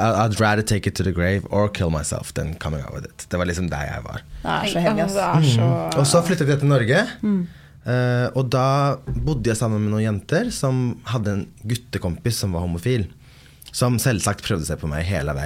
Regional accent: Örebro, Örebro County, Sweden; born there; jag kommer aldrig leva det livet I Sverige där jag är född.

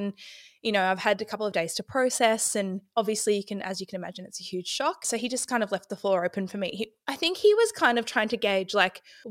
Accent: Ballarat, Victoria, Australia; I'm from Ballarat, Victoria.

